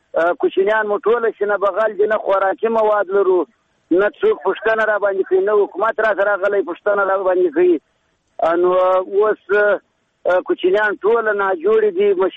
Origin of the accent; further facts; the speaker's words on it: Badghis, Afghanistan; now in Herat, Afghanistan; زه د هرات ولایت د شیدایي څخه خبرې در سره کوم. موږ مهاجر یو، دلته راغلي د بادغیس ولایت څخه